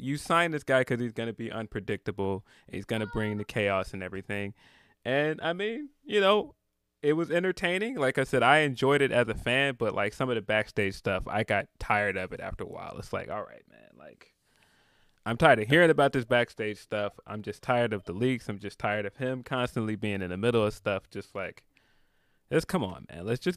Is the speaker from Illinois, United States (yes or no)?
yes; Chicago, Illinois, United States; There's like a known thing about me that I'm from Chicago.